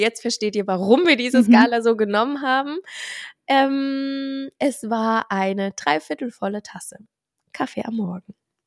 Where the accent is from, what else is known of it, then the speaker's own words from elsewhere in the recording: Mainz, Rhineland-Palatinate, Germany; ich komme ja ursprünglich aus Mainz, der Fasnachtshochburg mit schlechthin.